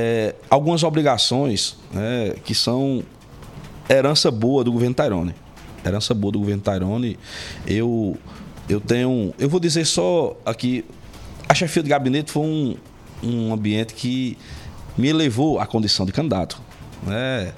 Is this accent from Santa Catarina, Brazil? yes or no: no; Sousa, Paraíba, Brazil; participo dessa intervenção não como prefeito eleito de Souza, mas como sertanejo, como filho do sertão